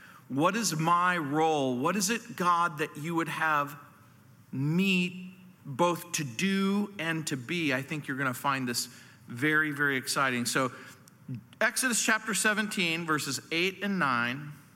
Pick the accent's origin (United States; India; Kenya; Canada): United States; New Orleans, Louisiana; born there; Well, I was born in New Orleans.